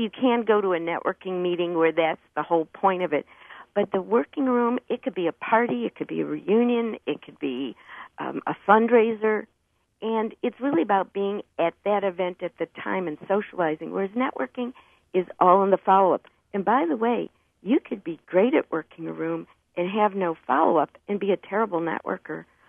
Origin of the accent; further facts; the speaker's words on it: Chicago, Illinois, United States; I'm originally from Chicago, and you know that's old politics.